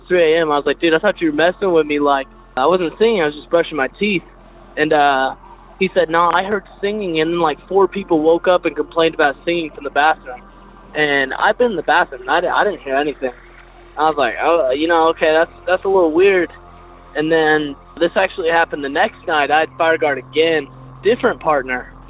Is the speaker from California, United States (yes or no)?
no; Texas, United States; I'm from Texas